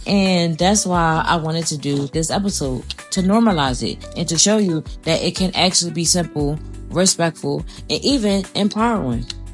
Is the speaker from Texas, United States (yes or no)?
no; Philadelphia, Pennsylvania, United States; Then, of course, we got to get into my hometown. Philadelphia ranks among the top five U.S. metro areas for STI rates